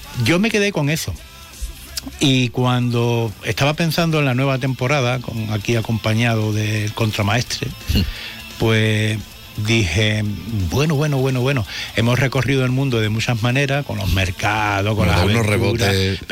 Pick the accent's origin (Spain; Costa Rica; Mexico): Mexico; Gulf of Mexico; Soy del Golfo de México, no de Estados Unidos, no de América, de México.